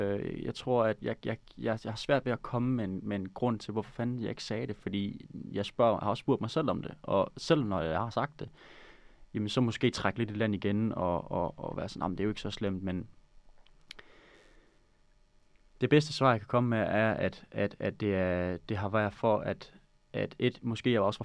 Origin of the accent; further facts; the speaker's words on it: Odense, Region of Southern Denmark, Denmark; eller have en fed tid i Odense, hvor jeg kommer fra